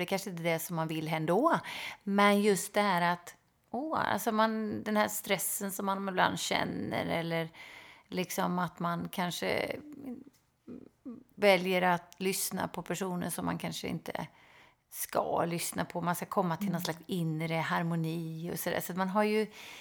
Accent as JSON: {"language": "Swedish", "region": "Småland", "country": "Sweden", "tie": "born or raised there", "said": "Då man hade en trappa där jag växte upp ner i Småland."}